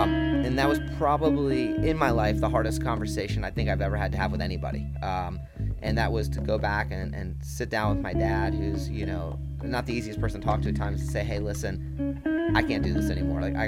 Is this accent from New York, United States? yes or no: no; Miami, Florida, United States; So I grew up in South Florida. I was born in Miami, still a big Dolphins fan.